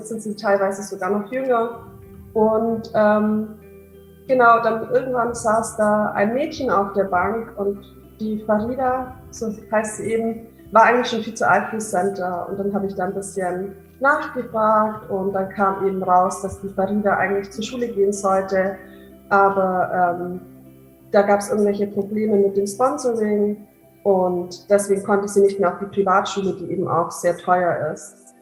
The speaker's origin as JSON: {"language": "German", "region": "Bavaria", "country": "Germany", "lives_now": "Maastricht, Netherlands", "said": "ich bin 26 Jahre alt, gerade wohne ich in Maastricht in den Niederlanden. Ich komme eigentlich aus der Nähe von Augsburg und habe auch in Augsburg davor studiert."}